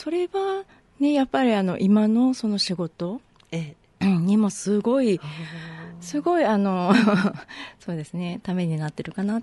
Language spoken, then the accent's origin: Japanese; Nagoya, Aichi, Japan; 名古屋、地元が名古屋なので、うん、に戻ることになって、